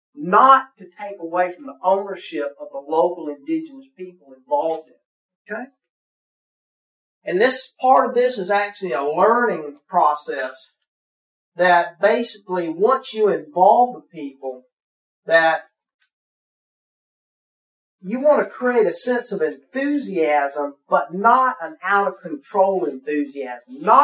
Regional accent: United States; If I hadn't been there, for me as an American, that's a hard thing to get your mind around

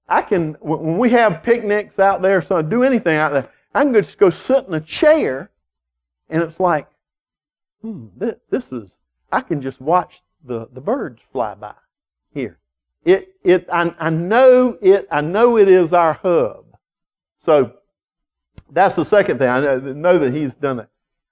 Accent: Savannah, Georgia, United States; also born or lived in Texas; Audrey and I, you know, I grew up in Savannah here all my life, and then we got married. We moved to Texas. And lived in Texas, other parts of Georgia.

